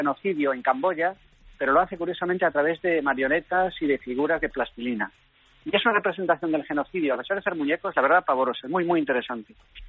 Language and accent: Spanish; Galicia, Spain; Pues no, somos gallegos los dos.